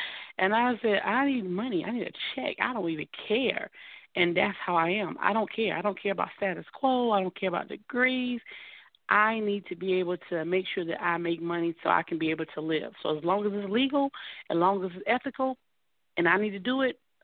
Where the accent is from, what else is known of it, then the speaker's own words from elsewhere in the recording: South Carolina, United States; I was 14 years old, and well, I'm from South Carolina. We used to, people may not be familiar with this, we used to work in the tobacco field.